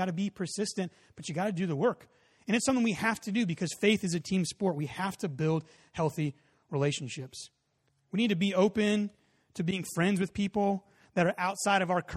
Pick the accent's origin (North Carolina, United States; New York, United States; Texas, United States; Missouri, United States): Texas, United States; Dallas; born there; also born or lived in Colorado / Oregon / California; I was born in Dallas.